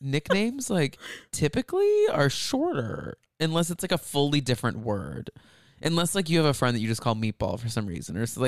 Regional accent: Texas, United States; I mean, I grew up outside of Dallas.

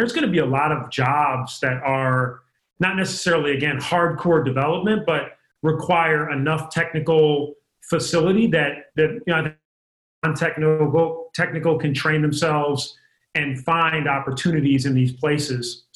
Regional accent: Cleveland, Ohio, United States; now in San Francisco Bay Area, United States; I love being in the Bay Area. I grew up in Cleveland

